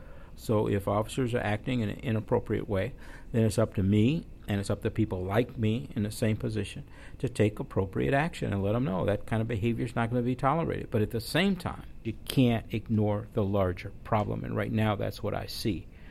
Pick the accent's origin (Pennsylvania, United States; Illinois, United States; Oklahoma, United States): Illinois, United States; Chicago; But I was born and raised in Chicago, same problem there.